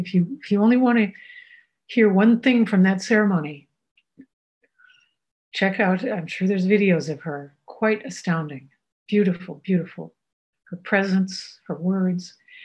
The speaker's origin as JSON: {"language": "English", "country": "United States", "said": "because I'm an American"}